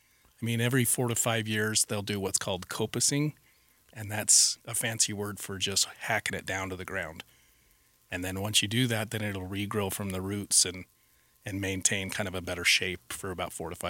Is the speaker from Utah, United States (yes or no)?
yes; Utah, United States; You're very welcome. It's definitely snowy up where I'm from.